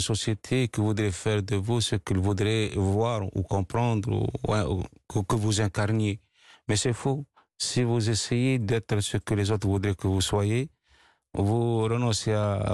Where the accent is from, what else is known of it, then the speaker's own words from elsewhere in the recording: France; quand je dis que je viens de France